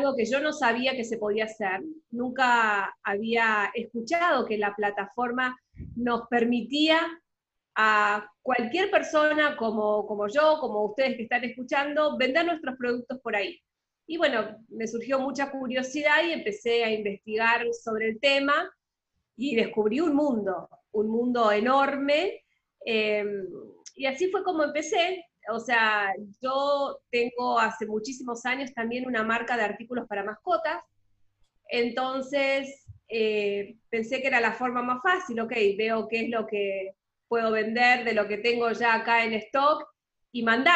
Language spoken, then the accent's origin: Spanish; Argentina; now in Panama; soy argentina, por lo que muchos se deben haber dado cuenta por el acento, pero vivo en Panamá hace casi 10 años.